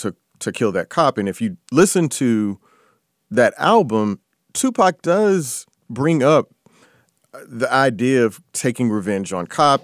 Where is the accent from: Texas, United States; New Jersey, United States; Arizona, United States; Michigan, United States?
Texas, United States; Houston; So a teenager from Houston, Texas, my hometown, out of an area called South Park